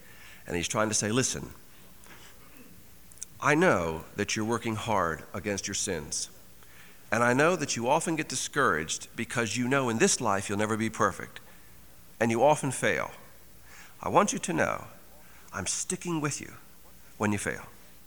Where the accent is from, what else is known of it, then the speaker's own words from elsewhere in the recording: Baltimore, Maryland, United States; I grew up in Baltimore, Maryland, and the schools we attended were fairly large.